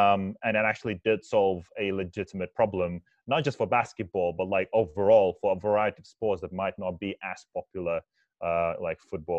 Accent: Lithuania; now in United Kingdom; I'm an immigrant in this country, in the UK. I'm from Lithuania originally.

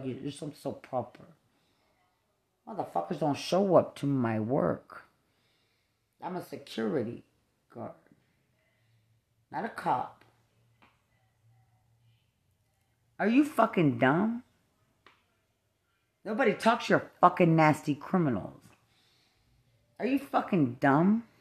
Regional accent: Lubbock, Texas, United States; Because I'm from Lubbock, Texas.

